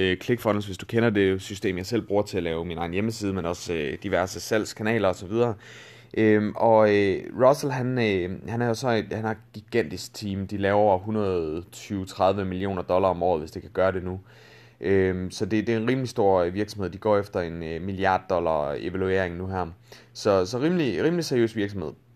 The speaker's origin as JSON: {"language": "Danish", "region": "North Denmark Region", "country": "Denmark", "said": "Jeg kommer oprindeligt over fra Aalborg-området af, og har boet der en del år nu."}